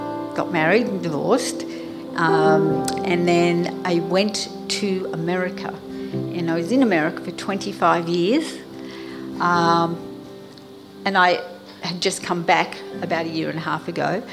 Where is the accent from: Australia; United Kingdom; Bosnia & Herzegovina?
Australia; Bunbury, Western Australia; also born or lived in Perth, Australia / Sydney, Australia / United States; I was actually born in Western Australia. I grew up in Bunbury, And then after completing primary school and high school in Bunbury, moved to Perth